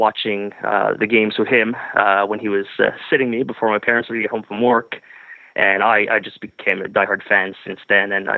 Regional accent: Ottawa, Ontario, Canada; Growing up in Ottawa wasn't very difficult for me.

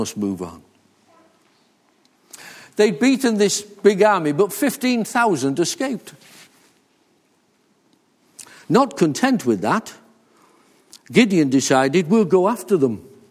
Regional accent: Wales, United Kingdom; born there; I was born in North Wales, so I learned to speak a little bit of Welsh when I was a young boy.

